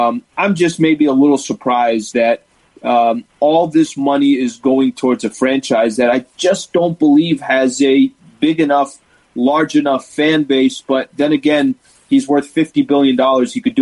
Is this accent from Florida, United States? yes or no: no; San Diego, California, United States; it's a brand that I'm born and raised in San Diego. I grew up a Laker fan.